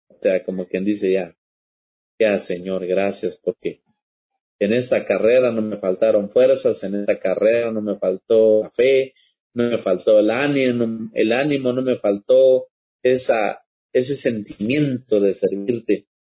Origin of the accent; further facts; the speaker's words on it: Guatemala; tenemos DPI de que somos guatemaltecos